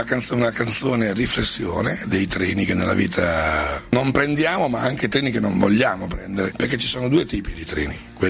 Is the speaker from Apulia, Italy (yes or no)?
no; Emilia-Romagna, Italy; diciamo da buon romagnolo, focoso romagnolo, emiliano romagnolo